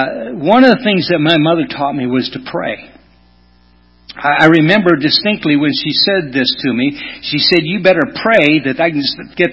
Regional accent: Kalkaska, Michigan, United States; Growing up in Kalkaska, being the preacher's kid in town, it was tough, all right?

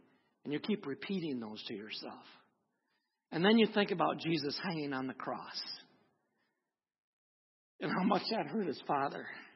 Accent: Onaway, Michigan, United States; Then I moved from Kalkaska back to my hometown in Onaway

